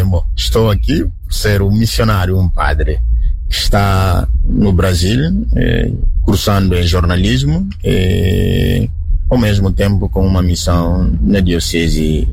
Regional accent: Guinea-Bissau; now in Curitiba, Brazil; padre diocesano da Guiné-Bissau. Nasci na Guiné ao mesmo tempo. Bom, sou da família que não é cristã

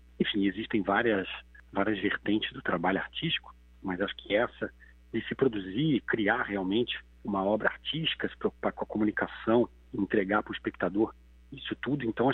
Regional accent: Rio de Janeiro, Brazil; Eu nasci nessa cidadezinha na Baixada Fluminense, aqui no Rio, que é uma região de periferia, né?

